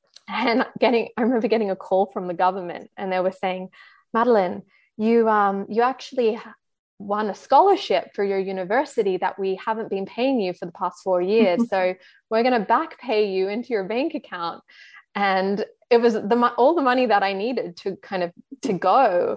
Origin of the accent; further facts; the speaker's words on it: Australia; I'm Australian for those who can't probably pick up on the accent.